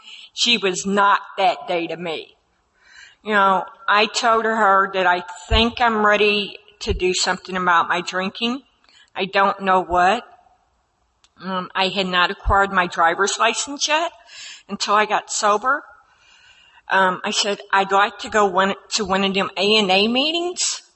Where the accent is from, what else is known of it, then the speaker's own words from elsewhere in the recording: Franklin, Indiana, United States; I am an alcoholic. I am from Franklin, Indiana. That's a little south of Indianapolis, Indiana.